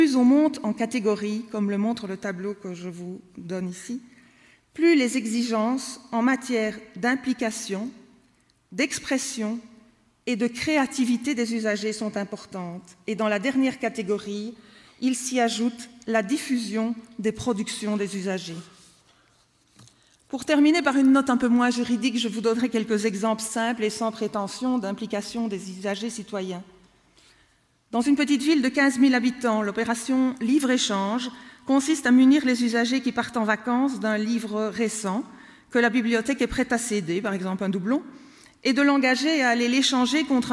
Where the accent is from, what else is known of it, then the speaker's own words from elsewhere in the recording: French-speaking Belgium, Belgium; chez nous, en Belgique francophone, ces pratiques sont encouragées à la carotte et au bâton